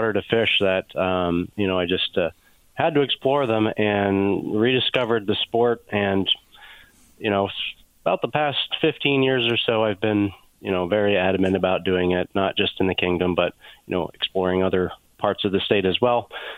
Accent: Maine, United States; ever since I was a kid, you know, growing up in Maine, my parents would bring me out fishing

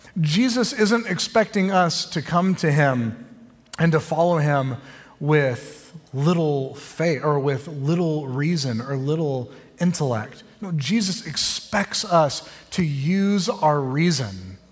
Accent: Oklahoma, United States; I'm from Oklahoma. Can anything good come from Oklahoma, right?

